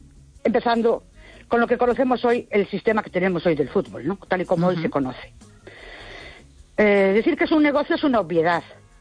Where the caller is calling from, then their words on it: Ourense, Galicia, Spain; de Ourense.